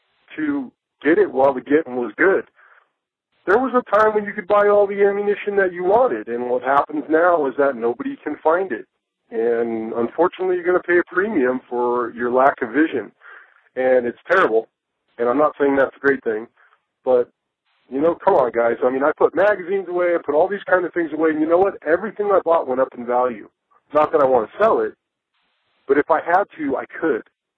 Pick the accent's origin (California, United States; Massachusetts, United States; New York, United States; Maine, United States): California, United States; Now, I grew up in California.